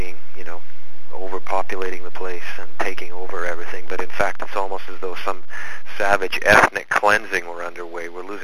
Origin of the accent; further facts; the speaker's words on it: Canada; being a Canadian and somebody living on the west coast of Canada